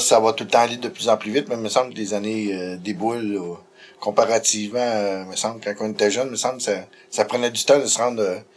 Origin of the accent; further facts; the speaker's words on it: Mont-Saint-Pierre, Quebec, Canada; born there; je suis né en Gaspésie, un petit village qui s'appelle Mont-Saint-Pierre, qui est à peu près à mi-chemin entre Matane et Gaspé, sur la côte nord de la Gaspésie